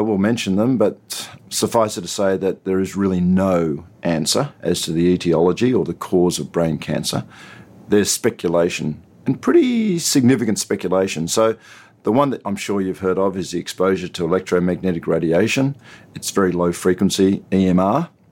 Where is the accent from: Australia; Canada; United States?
Australia; I'm Australian, but of Chinese heritage. I work mostly in Australia